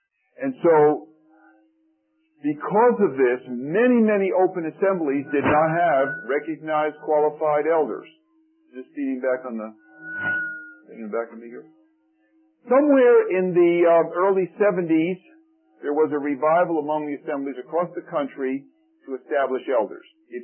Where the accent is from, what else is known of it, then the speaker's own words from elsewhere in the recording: New Jersey, United States; And I was raised in the New Jersey area